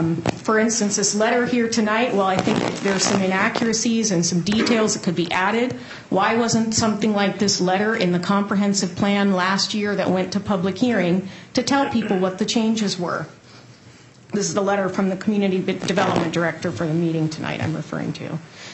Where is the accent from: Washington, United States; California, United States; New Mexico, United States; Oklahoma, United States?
Washington, United States; Black Diamond; born or raised there; now in Bellevue, United States